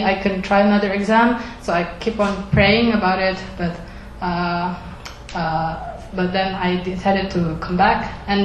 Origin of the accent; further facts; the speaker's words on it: Indonesia; I'm from Indonesia. I'm Chinese-born Indonesia.